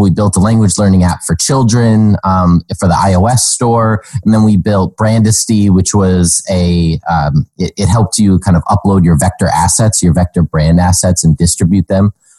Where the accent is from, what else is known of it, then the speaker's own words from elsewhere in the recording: Albany, New York, United States; also born or lived in Los Angeles / Las Vegas / San Diego; now in Montreal, California, United States; So I'm from Albany, New York. And then I've kind of moved all over. We've lived in Los Angeles, Las Vegas, San Diego, and now Montreal.